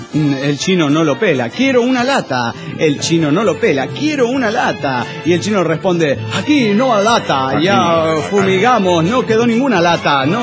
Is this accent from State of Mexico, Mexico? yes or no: yes; Toluca, State of Mexico, Mexico; Hola, ¿qué tal? … de Toluca, México.